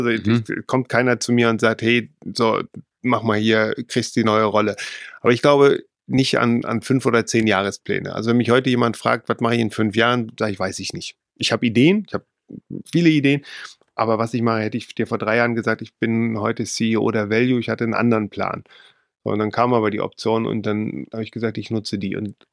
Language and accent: German; Leipzig, Saxony, Germany; Ich bin im Osten aufgewachsen, in Leipzig dann zu der Zeit zumindest, und bin zur Zeit der Wende 15, 16 gewesen.